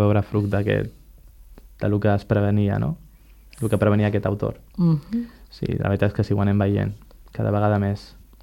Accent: Tangier, Tanger-Tetouan-Al Hoceima, Morocco; Som del nord del Marroc, de Tànger, no sé si us sona, al nord del Marroc. I bueno, ara a Tànger la veritat és que per dir-ho d'alguna manera està bastant occidentalitzat

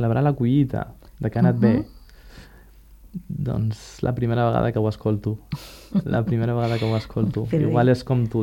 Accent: Tangier, Tanger-Tetouan-Al Hoceima, Morocco; Som del nord del Marroc, de Tànger, no sé si us sona, al nord del Marroc. I bueno, ara a Tànger la veritat és que per dir-ho d'alguna manera està bastant occidentalitzat

